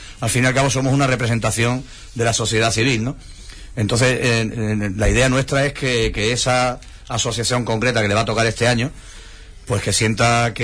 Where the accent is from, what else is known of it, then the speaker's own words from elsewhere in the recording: Córdoba, Andalusia, Spain; now in Huelva, Spain; aunque yo no soy de Huelva, soy de otra provincia andaluza, soy cordobés, pero llevo afincado en Huelva desde el año 94, mis hijos han crecido aquí